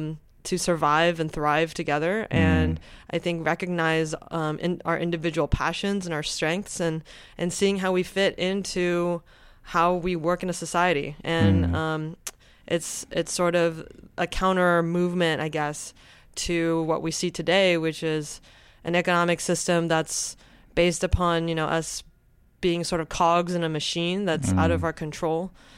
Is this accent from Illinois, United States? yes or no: no; Pasadena, California, United States; And so I'm originally from Pasadena, California, grew up there and ended up going to UC Santa Cruz